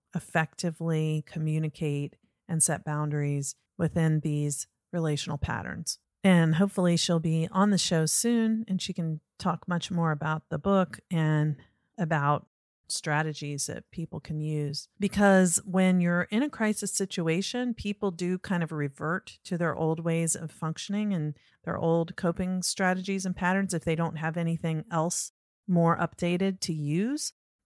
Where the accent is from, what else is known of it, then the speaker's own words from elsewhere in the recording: Norfolk, Virginia, United States; I grew up in Norfolk, but they're right next to each other. So when I speak with her, I hear her Tidewater accent and it feels very much like home.